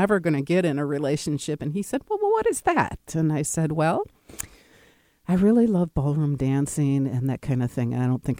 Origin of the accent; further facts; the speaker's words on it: Bloomer, Wisconsin, United States; I grew up in Bloomer, Wisconsin, in a German community.